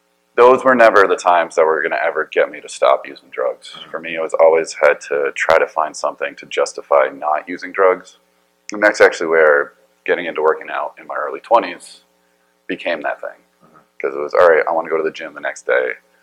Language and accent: English; Vermont, United States; But I grew up in Vermont, and Oxycontin was really big there.